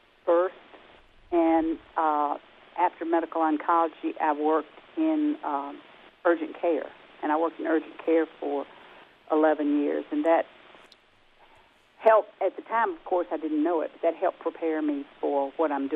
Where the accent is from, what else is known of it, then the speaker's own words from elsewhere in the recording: Mississippi, United States; also born or lived in Tennessee / Texas / Atlanta, Georgia; now in Arizona, United States; I moved to Arizona 14 years ago from Atlanta, Georgia. And I grew up in Mississippi and did part of my schooling there and part of my schooling in Tennessee